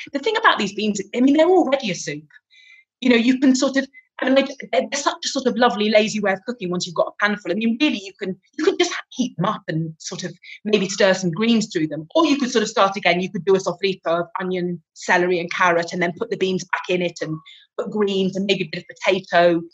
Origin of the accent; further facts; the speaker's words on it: England, United Kingdom; Well, I'm English